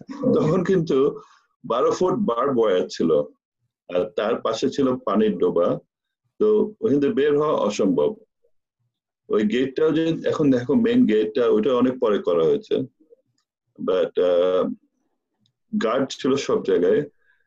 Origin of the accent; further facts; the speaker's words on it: Dhaka Division, Bangladesh; আমি তার আগে মিন্ট রোডে বড় হয়েছি, 2 নম্বর মিন্ট রোড। তার আগে আমি তখন মিন্টোরে থাকে কালীন আর কি সেন্ট গ্রেগরিজে পড়তাম। সেন্ট গ্রেগরিজ স্কুল ছিল ভিক্টোরিয়া পার্কে